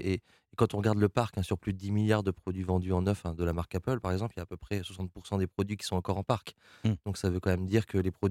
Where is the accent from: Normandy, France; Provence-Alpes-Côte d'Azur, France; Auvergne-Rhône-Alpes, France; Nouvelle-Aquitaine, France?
Normandy, France; Je veux dire, je suis français, mais je suis aussi normand.